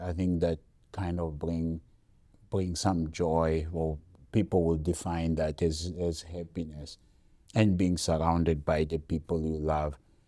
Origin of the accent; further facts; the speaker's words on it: Mozambique; I was born in Mozambique, grew up in a pastoral home. Both my parents were pastors